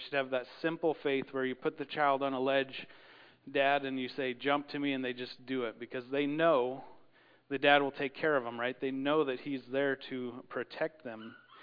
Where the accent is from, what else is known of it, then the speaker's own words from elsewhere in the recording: Wyoming, United States; I grew up in Wyoming, and you farmers will like this.